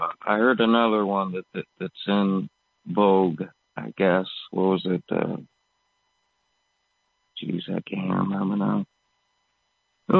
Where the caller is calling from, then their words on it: Michigan, United States; I'm calling from Rhineon, Michigan.